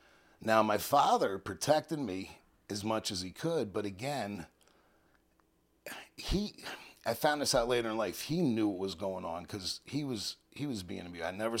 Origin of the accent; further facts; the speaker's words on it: Washington, District of Columbia, United States; I'm from Washington, D.C. I was adopted at birth, stayed in the hospital for 6 months before I was adopted.